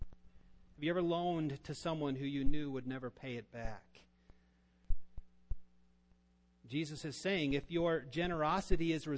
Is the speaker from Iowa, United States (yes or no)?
yes; Iowa, United States; I remember growing up in Northwest Iowa, how difficult it is to challenge tradition.